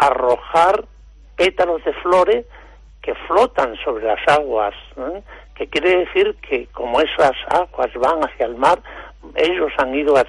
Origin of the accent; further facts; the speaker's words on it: Extremadura, Spain; somos gitanos, somos extremeños, somos españoles, pero principalmente somos ciudadanos del mundo.